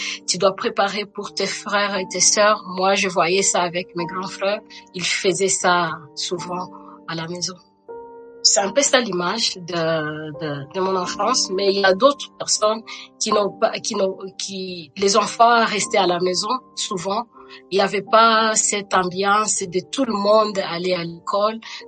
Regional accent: Goma, North Kivu, DR Congo; born there; Je suis née à Goma.

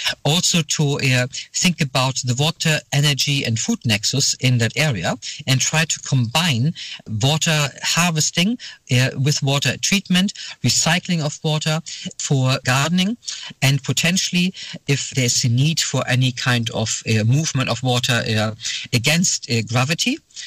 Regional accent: Germany; English is a second language; now in Sweden; Originally, I come from Germany.

